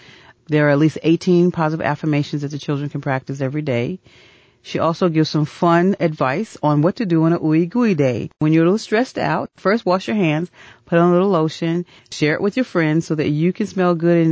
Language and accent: English; New York City, New York, United States; now in Atlanta, United States; No, I'm not. I'm originally from New York City.